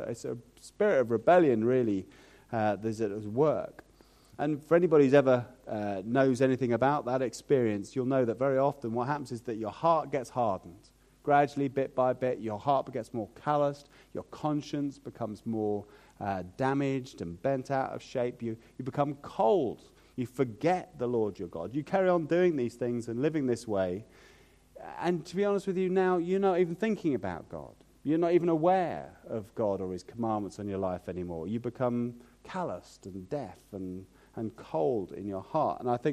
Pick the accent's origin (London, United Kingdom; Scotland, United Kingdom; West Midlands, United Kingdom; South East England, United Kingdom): London, United Kingdom; I grew up in London, as some of you know